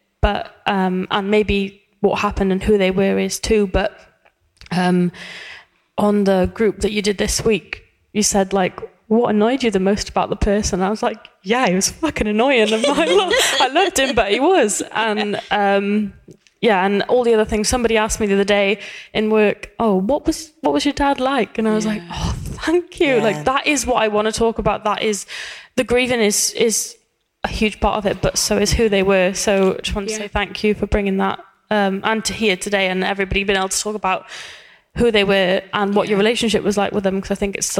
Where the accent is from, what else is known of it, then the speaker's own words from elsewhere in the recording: Wales, United Kingdom; accent: Welsh; Quick, sorry. My Welsh accent's going to probably ruin it, but...